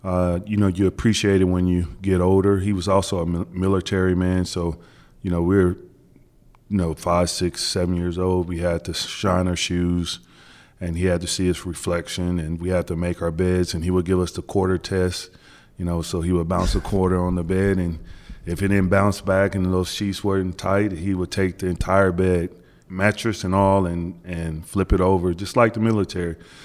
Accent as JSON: {"language": "English", "region": "Kansas", "country": "United States", "said": "I mean, listen, I was from Kansas. I didn't know PJ's reputation on the court or anything like that."}